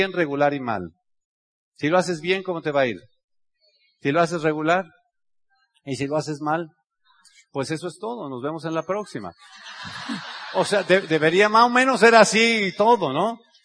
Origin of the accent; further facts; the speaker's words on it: Mexico; Y obviamente como mexicano, pues estar en mi tierra y ante mi gente, pues me llena el pecho de orgullo